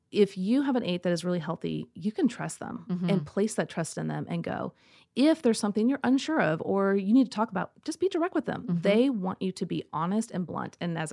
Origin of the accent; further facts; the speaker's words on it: Midwest, United States; So I grew up in the Midwest, and we have like, it could be a foot of snow.